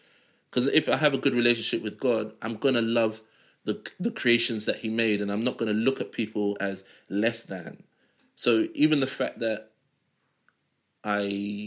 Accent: Nigeria; If me and another Nigerian have an idea that requires us to travel around the world, I'm more likely to get my idea off the ground

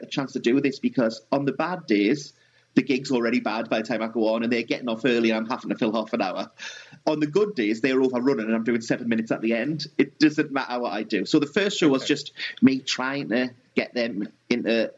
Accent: North East England, United Kingdom; We're both from South Tyneside as well, which I think is similar.

